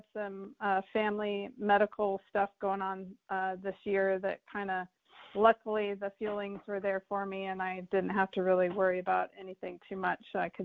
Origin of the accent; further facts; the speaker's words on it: Tigard, Oregon, United States; I'm from Tigard, Oregon, by the way.